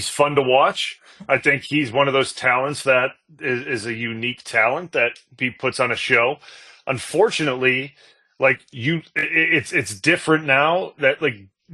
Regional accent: Chicago, Illinois, United States; as a young kid growing up in Chicago, my dad would take me to Bulls games. I got to see Jordan play.

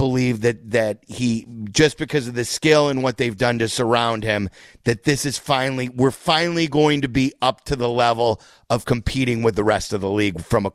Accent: Chicago, Illinois, United States; We were just talking about, you know, being a Chicagoan.

